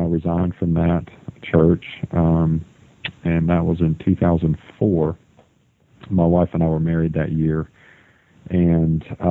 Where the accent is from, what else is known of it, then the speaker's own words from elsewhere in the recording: Auburn, Alabama, United States; Well, I grew up in Auburn, Alabama, and went to, you know, elementary school all the way through high school there.